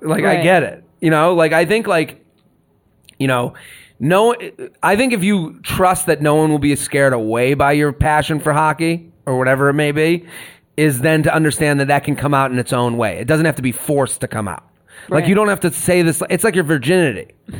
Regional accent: Boston, Massachusetts, United States; I went to Penn State. I like Penn State football. I'm from Boston. I like all the Boston teams.

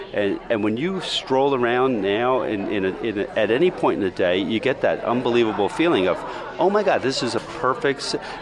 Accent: New York City, New York, United States; New Yorkers are a pretty difficult crowd, as I'm a New Yorker

